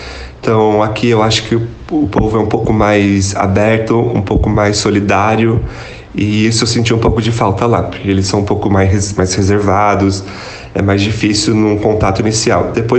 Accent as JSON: {"language": "Portuguese", "region": "São Paulo", "country": "Brazil", "said": "principalmente para mim que sou do interior de São Paulo, onde faz muito calor."}